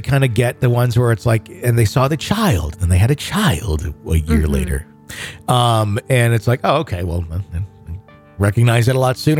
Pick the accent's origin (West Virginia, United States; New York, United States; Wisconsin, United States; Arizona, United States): West Virginia, United States; born there; I was born in West Virginia, and before I was born, my parents lived alone in a tiny house away from everyone and everything.